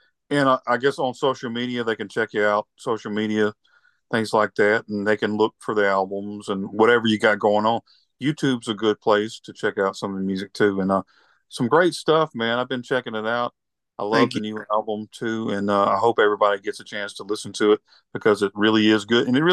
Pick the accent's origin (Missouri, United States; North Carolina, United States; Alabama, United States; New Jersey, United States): Alabama, United States; also born or lived in Texas; Well, we're all from Alabama, but my granddad moved to Pascagoula and Moss Point years ago. So I have aunts in Mississippi.